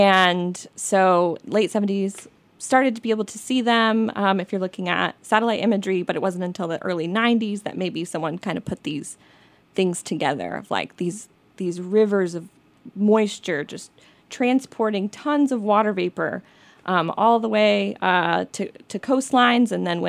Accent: Colorado, United States; Yeah, so I grew up in Colorado

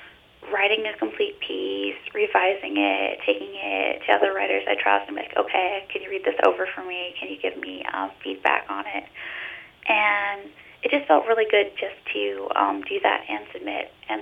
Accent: Alaska, United States; not knowing we had anything like that here in Southeast Alaska or even in my hometown

